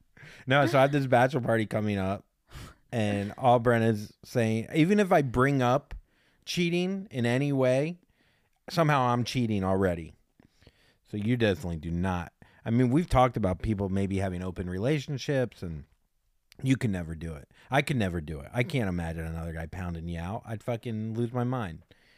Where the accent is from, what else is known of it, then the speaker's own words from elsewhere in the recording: Florida, United States; I'm from Florida.